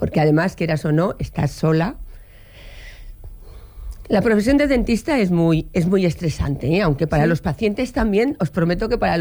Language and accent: Spanish; Seville, Andalusia, Spain; also born or lived in Barcelona; Yo soy hija de catedrático y hemos ido pues cambiando de ciudad. Nací en Barcelona, me crié en Sevilla, volví a Barcelona, San Cugat del Vallés y por fin empecé la carrera de medicina en Valencia.